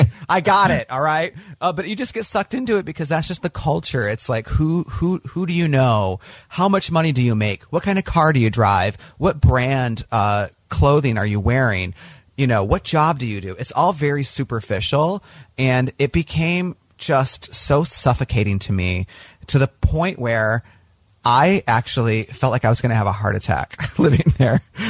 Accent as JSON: {"language": "English", "country": "United States", "said": "and I'm so American because, you know, we're just like, why bother? We don't need to leave."}